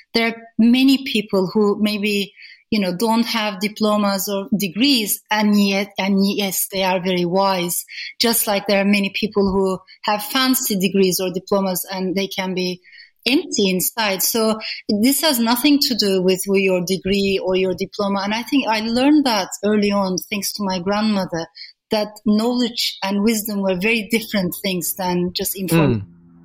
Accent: Turkey; So these are the things that I have seen all around me growing up in Turkey.

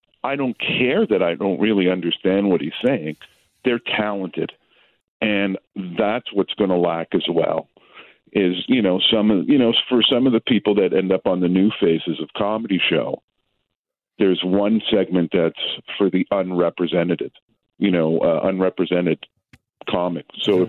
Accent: Canada; as Canadian comedians, that was what we aimed for.

